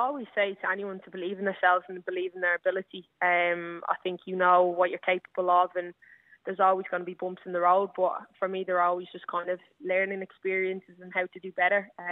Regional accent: Tallaght, County Dublin, Ireland; it's my hometown, Tala.

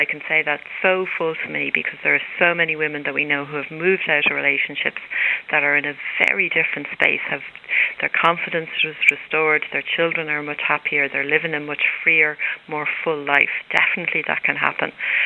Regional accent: Ireland; is we have a drinking culture in Ireland, and I think one of the things that we would probably do as Irish people is offer somebody a drink when they come in.

